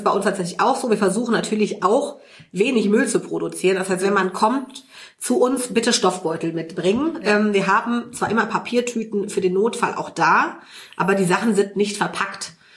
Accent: Cologne, North Rhine-Westphalia, Germany; Also ich bin hier groß geworden, bin seit meinem zweiten Lebensjahr in Nippes, gebürtige Kölnerin.

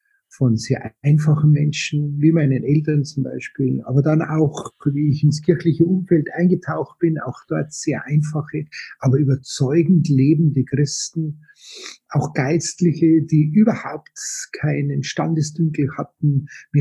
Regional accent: Munich, Bavaria, Germany; born there; Ich bin gebürtig aus München, geboren 1960.

